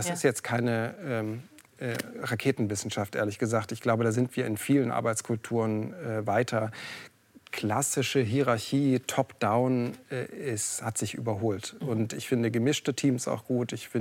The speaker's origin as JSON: {"language": "German", "region": "Northern Germany", "country": "Germany", "said": "kennen wir als Norddeutsche auch, es gibt kein schlechtes Wetter, nur schlechte Kleidung."}